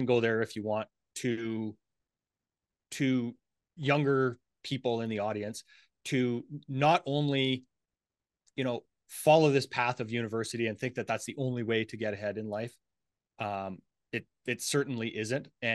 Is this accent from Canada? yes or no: yes; Cochrane, Alberta, Canada; So a little bit about me. I grew up in Cochrane, Alberta.